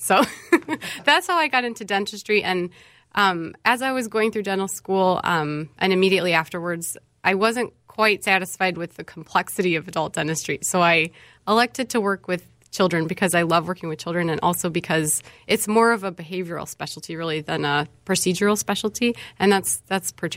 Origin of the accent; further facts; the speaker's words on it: St. Louis, Missouri, United States; now in Minnesota, United States; I'm originally from St. Louis, Missouri.